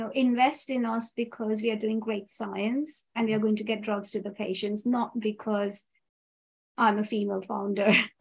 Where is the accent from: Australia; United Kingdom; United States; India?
India; I grew up in India